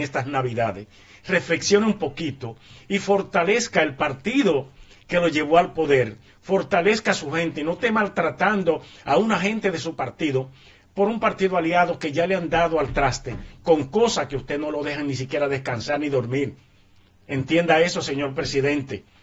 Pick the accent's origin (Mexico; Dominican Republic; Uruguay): Dominican Republic; Yo lo digo como dominicano